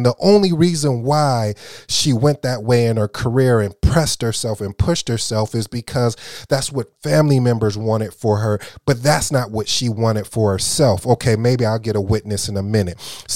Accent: Flint, Michigan, United States; also born or lived in Kalamazoo; I grew up in Michigan, Flint and Kalamazoo to be exact.

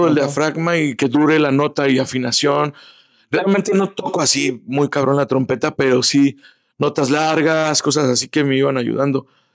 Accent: Mexico City, Mexico; O sea, yo soy chilango, ¿no? Y de feño, ¿no? Porque crecí en el DF.

